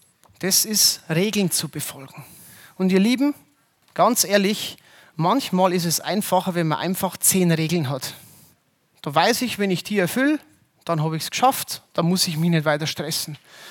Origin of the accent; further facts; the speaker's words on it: Bavaria, Germany; Gerade so als Bayer, verstehst du, wir haben ja eigentlich recht